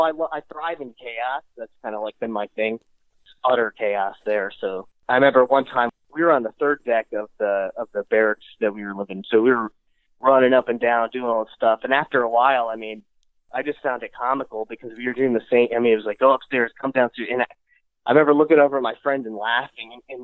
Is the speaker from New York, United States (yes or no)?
yes; Poughkeepsie, New York, United States; So I grew up in a place called Poughkeepsie. It's about 30, 45 minutes away from New York City itself.